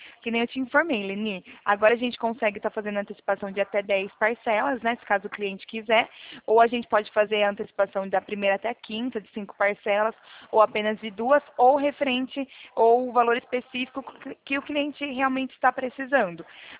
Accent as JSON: {"language": "Portuguese", "region": "São Paulo", "country": "Brazil", "said": "Eu sou aqui de São"}